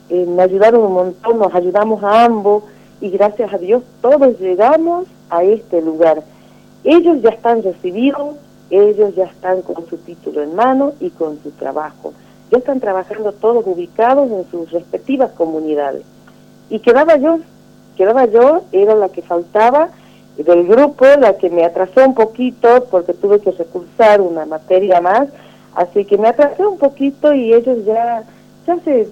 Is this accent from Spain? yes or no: no; Chaco, Paraguay; Cursé mis estudios primarios también en Paraguay, porque allá era difícil, y en el Chaco. Yo vivía en el monte, en el Chaco paraguayo. Mis padres son todos argentinos, mi familia es argentina, y fueron a vivir allá